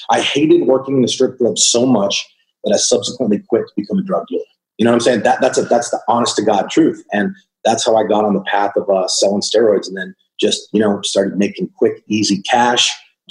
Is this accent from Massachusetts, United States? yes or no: yes; Boston, Massachusetts, United States; I'm from Boston. That's where I grew up. That's where I went to school.